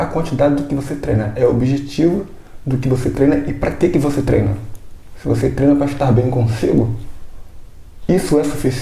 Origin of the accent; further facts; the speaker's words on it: Brazil; sou contramestre de capoeira Angola, sou brasileiro